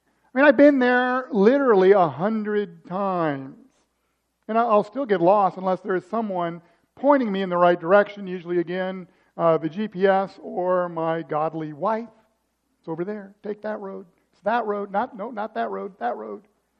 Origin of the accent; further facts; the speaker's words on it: Missouri, United States; also born or lived in Atlanta; Now, in those years when we lived in Atlanta, because where I grew up is in Missouri, it was an even longer day.